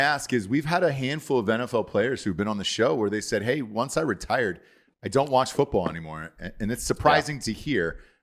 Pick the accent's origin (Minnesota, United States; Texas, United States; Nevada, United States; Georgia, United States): Georgia, United States; Atlanta; I'm a diehard Falcons fan. I'm from Atlanta.